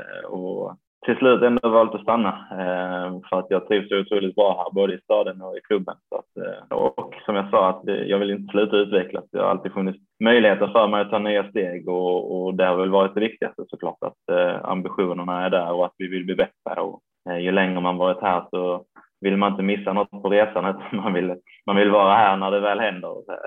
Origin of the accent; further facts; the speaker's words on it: Kristianstad, Skåne, Sweden; now in Helsingborg, Sweden; Jag flyttade till Helsingborg samtidigt som jag flyttade från Kristianstad hit och började på gymnasiet.